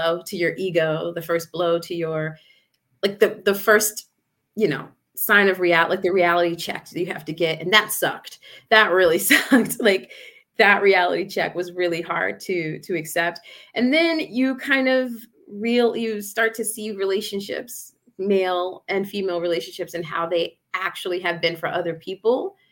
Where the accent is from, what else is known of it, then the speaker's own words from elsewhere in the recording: Newark, New Jersey, United States; I'm from Newark, New Jersey. I was born there. So I've seen the real world, you know, like in terms of how like Black neighborhoods.